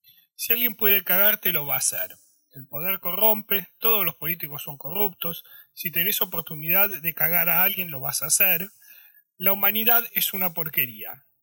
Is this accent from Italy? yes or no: yes; Italy; moved away; Los que siguen este podcast desde hace tiempo deben haberme escuchado decir que crecí en Italia.